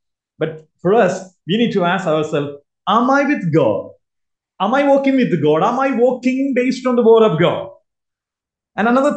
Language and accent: English; India; As you have introduced, I'm coming from India and I'm serving the Lord in Kerala.